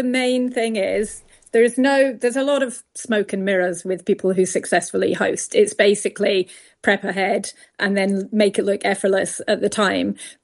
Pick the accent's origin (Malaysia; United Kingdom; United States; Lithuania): United Kingdom; Scotland; It's all about, for me anyway, as a Scot